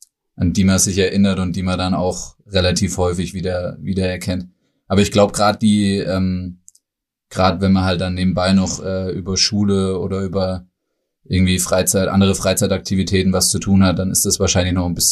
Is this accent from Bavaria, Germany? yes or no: yes; Motten, Bavaria, Germany; 27 Jahre alt. Komme gebürtig aus Motten und habe mich jetzt in Waldfenster eingenistet.